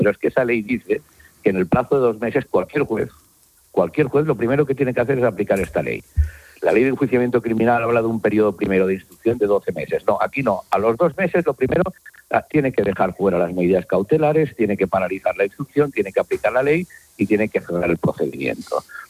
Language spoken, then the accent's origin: Spanish; Catalonia, Spain; nosotros somos catalanes, tan catalanes o más